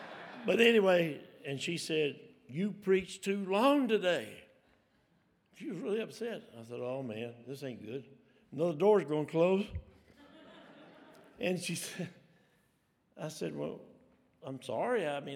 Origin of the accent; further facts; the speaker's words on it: Selma, Alabama, United States; the hometown I grew up in Selma, Alabama. Well, I grew up in the country, actually worked on the farm